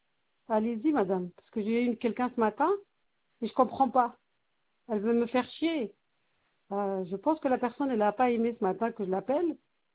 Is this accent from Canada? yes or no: no; France; Je suis française. Je travaille. Je gère un CDI. Je vis avec mes deux enfants.